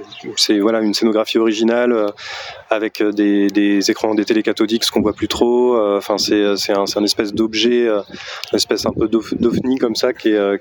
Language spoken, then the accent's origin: French; Tours, Centre-Val de Loire, France; on vient de Tours, en région centre.